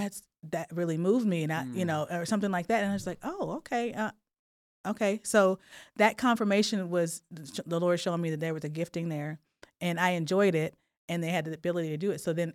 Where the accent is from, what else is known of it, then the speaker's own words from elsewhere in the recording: Atlanta, Georgia, United States; Atlanta is full of wonderful culture and history. And so had the opportunity to grow up in that environment